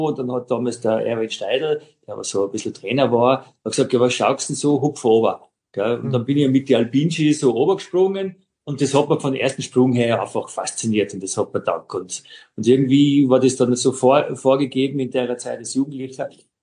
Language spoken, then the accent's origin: German; Kitzbühel, Tyrol, Austria; weil ich komme ja aus Kitzbühel, direkt neben der Streif aufgewachsen.